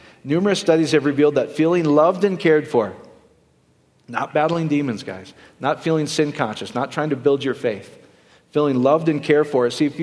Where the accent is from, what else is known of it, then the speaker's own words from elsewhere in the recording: Iowa, United States; I'm from Iowa. Can you speak English?